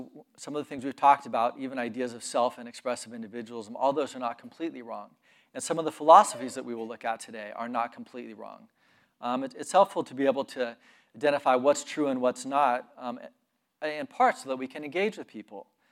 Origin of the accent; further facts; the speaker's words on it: United States; just because I'm an American and I grew up here and I just thought, yeah, everyone thinks this way.